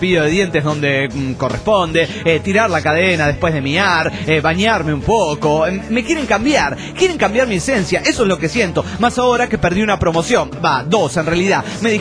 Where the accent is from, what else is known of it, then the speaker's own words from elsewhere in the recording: Tucumán, Argentina; de Tucumán.